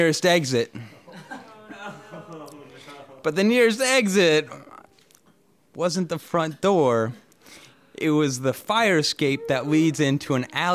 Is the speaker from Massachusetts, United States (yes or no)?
yes; Stockbridge, Massachusetts, United States; I grew up in Norman Rockwell's town. So that cutesy Main Street that we all think of as like the cutest Main Street in the country is my Main Street.